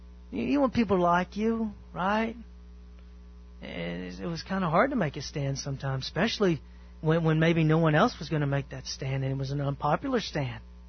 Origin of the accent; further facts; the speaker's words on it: Southern United States, United States; Me personally, I don't. I'm from the South and I'm short.